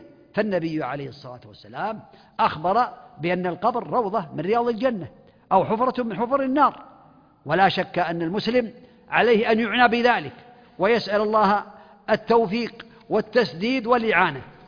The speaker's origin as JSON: {"language": "Arabic", "country": "Saudi Arabia"}